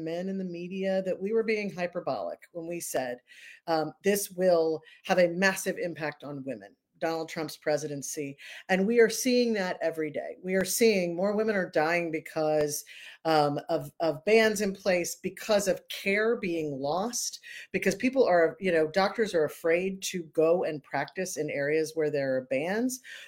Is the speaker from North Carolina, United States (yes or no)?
yes; North Carolina, United States; Yeah, I, I come from North Carolina, and we would normally say bless his heart